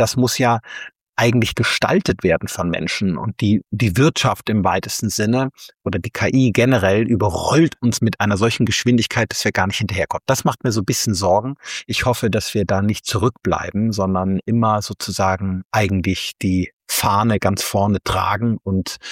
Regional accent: Rhineland, Germany; da bin ich als Rheinländer immer sehr optimistisch.

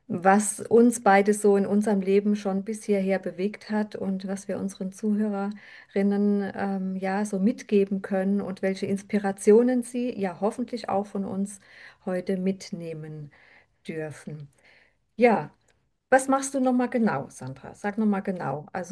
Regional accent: Mannheim, Baden-Württemberg, Germany; Ich komme aus Mannheim

